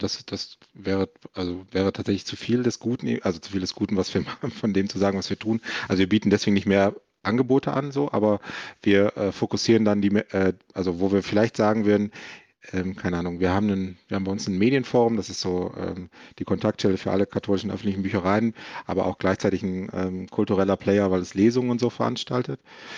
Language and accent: German; North Rhine-Westphalia, Germany; Also bei uns im Ruhrgebiet gibt es relativ viele Eventseiten irgendwie fürs Ruhrgebiet